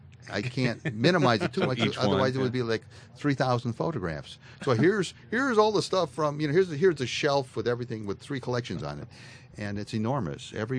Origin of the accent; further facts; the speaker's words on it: Chicago, Illinois, United States; Well, I grew up in Chicago.